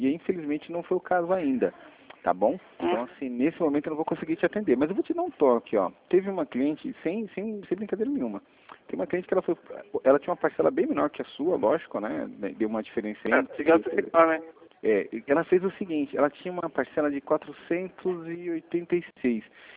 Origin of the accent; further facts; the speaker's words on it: Brazil; É que eu sou brasileiro, cara, eu não desisto nunca.